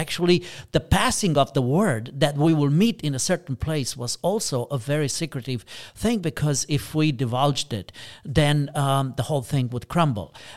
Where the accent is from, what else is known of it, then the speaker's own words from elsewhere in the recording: Oradea, Bihor County, Romania; not only in my hometown of Oradea, which is one of the most beautiful cities in Romania